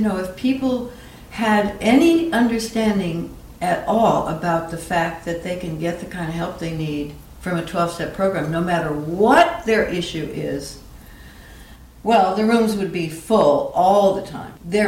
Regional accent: New York, United States; I was very in with the acting crowd here because I'm a New Yorker

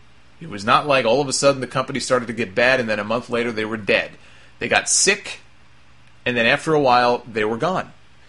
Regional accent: Northeast, United States; I grew up in the Northeast.

